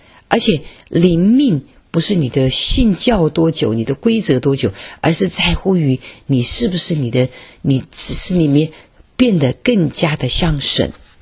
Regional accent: China; 因为我们是在这个国内长大的哈

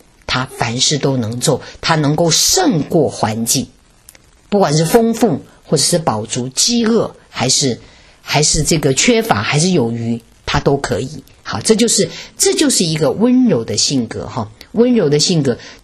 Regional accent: China; 所以我们中国人

